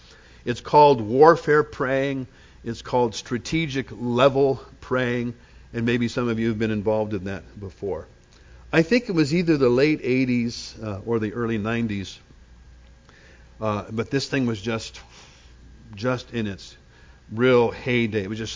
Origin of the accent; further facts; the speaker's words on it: California, United States; I came from Southern California, grew up down there